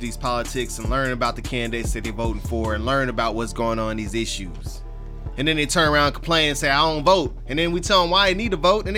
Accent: Plano, Texas, United States; also born or lived in McKinney, United States; McKinney, Texas. Or I was born in McKinney, pretty much raised in Plano, Texas, outside of Dallas.

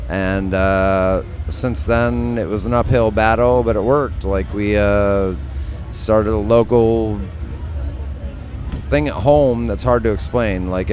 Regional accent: Ann Arbor, Michigan, United States; we're from Ann Arbor, Michigan.

